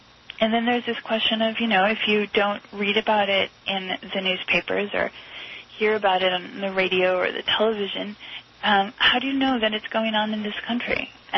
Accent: San Francisco, California, United States; I mean, I'm from the Bay Area and San Francisco, and people here all know about the case of Josh Wolf.

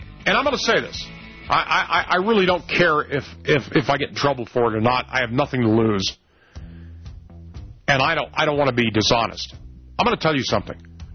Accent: Los Angeles, California, United States; The talk stations that I listened to growing up in Los Angeles, in Orange County, which were then KLAC and KBC, had both liberals and conservatives on the station.

